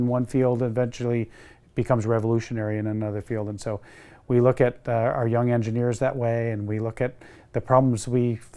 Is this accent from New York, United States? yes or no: yes; New York, United States; I had to look down and see the Finger Lakes in New York and kind of triangulate to where my hometown is. But a very small town, very small school.